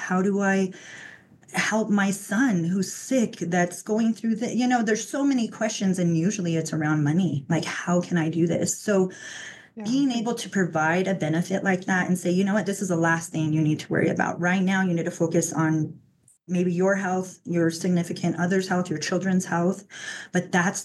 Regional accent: New Mexico, United States; moved away as an adult; So I grew up in New Mexico, moved away as soon as I turned 18, just wanted to explore, you know, what was out there in the world. So I ended up in Los Angeles

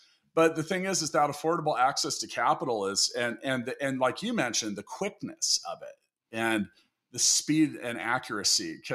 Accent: Kansas City, Missouri, United States; here in my hometown in Kansas City with a company called C2FO

